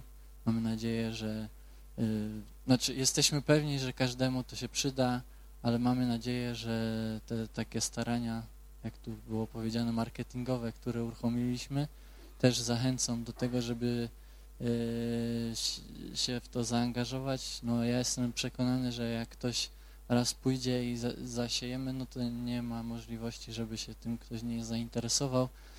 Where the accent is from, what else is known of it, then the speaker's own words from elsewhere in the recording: Greater Poland Voivodeship, Poland; Może my nie jesteśmy z Poznania, ale koło z z okolic Poznania.